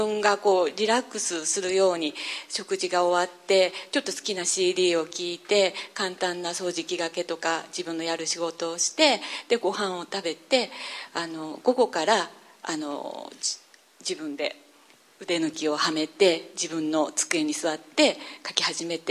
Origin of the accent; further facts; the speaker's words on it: Hokkaido, Japan; 北海道から来ました